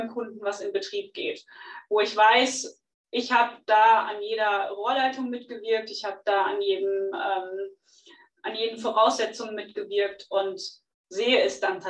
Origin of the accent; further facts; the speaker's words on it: North Rhine-Westphalia, Germany; Also ich komme selber aus dem Sauerland, wo es auch sehr ländlich und ein bisschen, ja, nicht ganz so großstadtmäßig vorangeht.